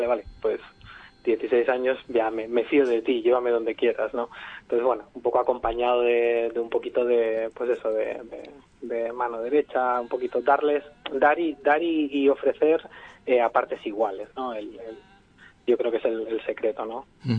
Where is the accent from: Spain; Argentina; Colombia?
Spain; Barcelona, Catalonia; Yo soy de Barcelona y hasta hace 5 años yo no había entrado en la Sagrada Familia